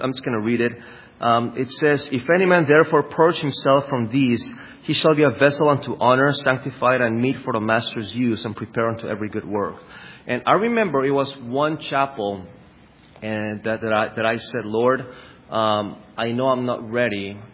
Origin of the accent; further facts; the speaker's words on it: Mexico; And as most of you know, I grew up in Mexico. I went to Mexico when I was 8 years old